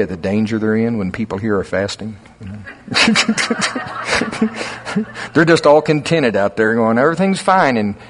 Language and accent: English; United States; I'm from Pottawatomie County. You get one fork.